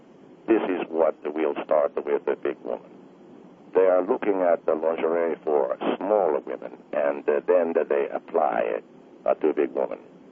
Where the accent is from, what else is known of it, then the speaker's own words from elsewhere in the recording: Argentina; and I'm from Argentina.